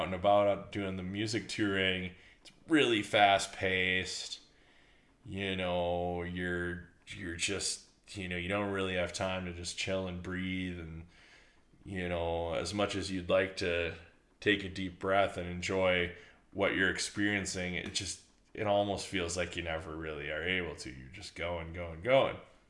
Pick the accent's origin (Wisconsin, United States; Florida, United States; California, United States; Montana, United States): Wisconsin, United States; Stevens Point; I grew up in Stevens Point, just north of Stevens Point in the country